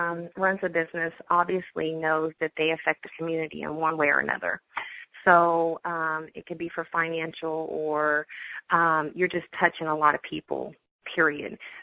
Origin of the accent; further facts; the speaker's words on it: Midwest, United States; And even though I'm from the Midwest and that's my heart, Atlanta's my heart also